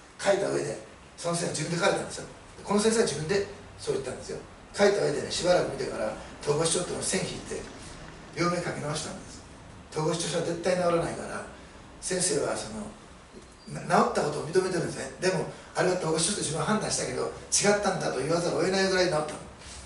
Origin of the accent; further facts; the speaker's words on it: Osaka, Japan; 私大阪出身なんですけど、大阪はそれが特に強い、